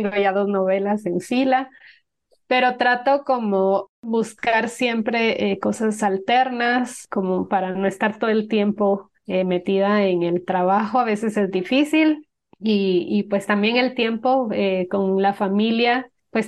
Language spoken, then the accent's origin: Spanish; Guatemala; soy una mujer guatemalteca, esposa, mamá de dos niñas